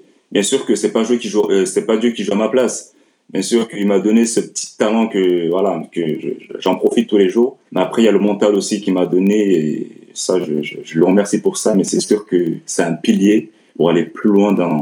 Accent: Lyon, Auvergne-Rhône-Alpes, France; Mes débuts de carrière, je les ai faits à Lyon, parce que je suis originaire de Lyon de base.

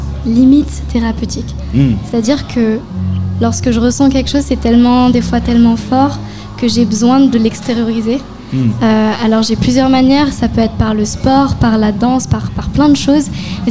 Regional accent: Montélimar, Auvergne-Rhône-Alpes, France; Alors, à la base de la base, je suis de Montélimar.

